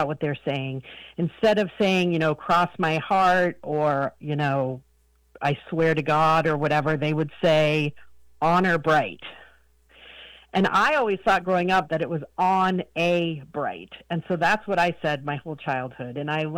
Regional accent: Vermont, United States; now in Rock Hill, United States; So I grew up in Vermont

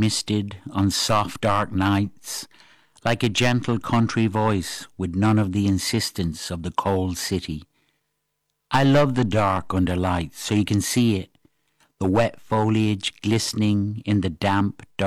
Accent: Sligo, Connacht, Ireland; also born or lived in Manchester, United Kingdom; I was born in a rainy city and moved to a rainy countryside, from Manchester to Sligo. Rather, I was moved. I was 6 years old, myself and my sister squished in the back seat of a boxy Morris Traveller

